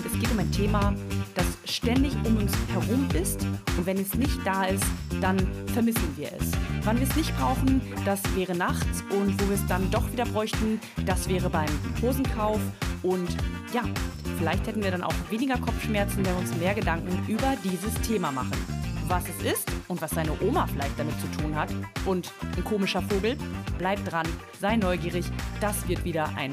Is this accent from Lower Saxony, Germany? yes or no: yes; Nordhorn, Lower Saxony, Germany; Wir sind nämlich jetzt hier gerade in meiner Heimatstadt in Nordhorn